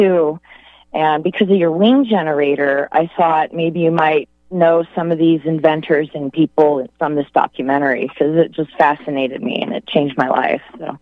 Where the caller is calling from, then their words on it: Nevada, United States; I'm from Nevada. I'm a first-time caller here.